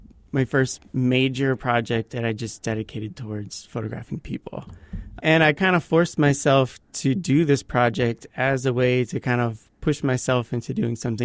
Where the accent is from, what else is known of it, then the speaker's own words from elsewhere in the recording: Ann Arbor, Michigan, United States; moved away as an adult; also born or lived in Las Cruces; I'm originally from Michigan, grew up on south of Ann Arbor, got my BFA in photography from Western Michigan University.